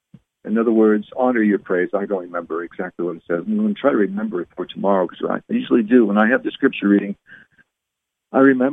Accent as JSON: {"language": "English", "country": "Canada", "said": "I'm from Canada, so I used to play hockey when I was growing up."}